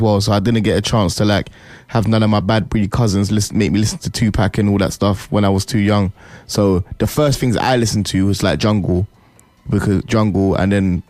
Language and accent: English; St. Lucia; I'm from St. Lucia